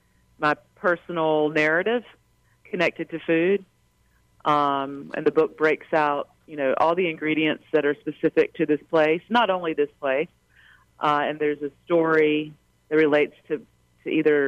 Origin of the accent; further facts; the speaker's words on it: North Carolina, United States; I grew up in Eastern North Carolina, really across the road from the house I live in now